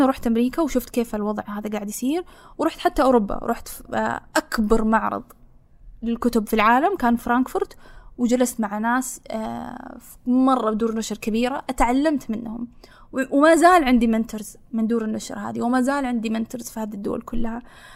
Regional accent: Saudi Arabia; مو كبنت، كسعودية

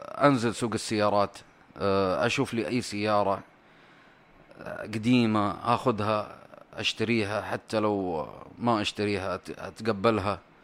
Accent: Saudi Arabia

